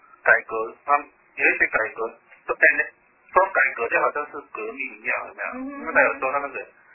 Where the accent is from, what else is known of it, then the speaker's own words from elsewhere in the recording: Taiwan; 是说给我们台湾人听的，